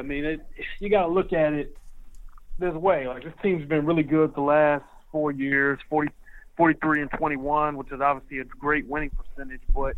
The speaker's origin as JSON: {"language": "English", "town": "Detroit", "region": "Michigan", "country": "United States", "tie": "born or raised there", "said": "I grew up in Detroit, okay, so I saw a lot of bad quarterbacks, right?"}